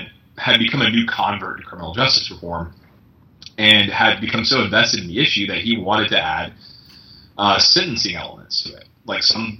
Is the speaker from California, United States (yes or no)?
no; Georgia, United States; Like Georgia, I mean, my home state has done a lot of criminal justice